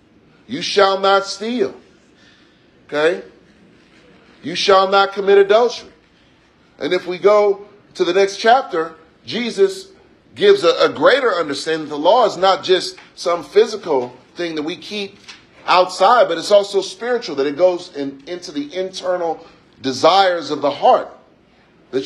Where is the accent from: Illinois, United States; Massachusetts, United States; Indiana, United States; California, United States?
California, United States; San Francisco; Okay, I grew up in the coastland. I grew up in San Francisco.